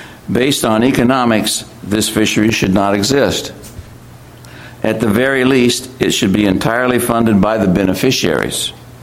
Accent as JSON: {"language": "English", "town": "South Bend", "region": "Washington", "country": "United States", "said": "I'm from South Bend, Washington, and I'm a member of the Coastal Conservation Association."}